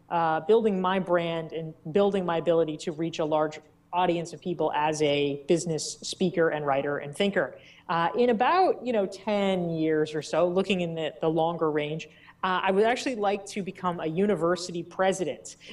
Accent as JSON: {"language": "English", "country": "United States", "said": "because A, I'm an American and we don't really care about privacy."}